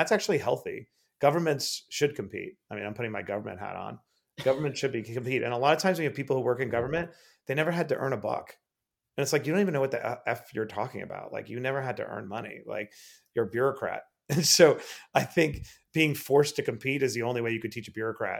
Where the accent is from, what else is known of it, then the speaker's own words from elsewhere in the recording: New York, United States; especially New York, my hometown.